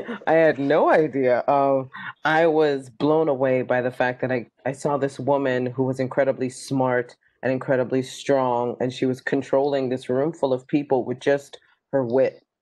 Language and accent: English; New York City, New York, United States; Yeah, I can definitely give you the highlight reel of growing up in the South Bronx. It was tough. But I think when you're from the neighborhood that's tough, you're not as scared of it.